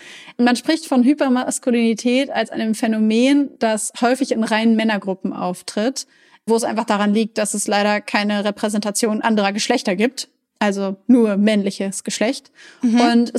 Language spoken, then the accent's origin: German; Hanover, Lower Saxony, Germany; aber ich komme ja aus Hannover, da gibt's das.